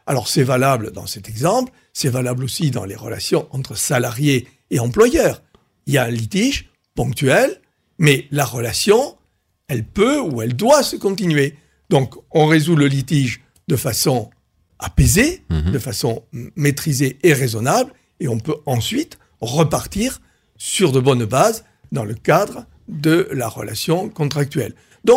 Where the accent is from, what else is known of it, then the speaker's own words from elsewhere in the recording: Toulouse, Occitanie, France; born there; je suis toulousain de naissance, ouais. Mais également je suis aveyronnais par mes grands-parents. Ah, maternel, et je suis aussi albigeois mes grands-parents.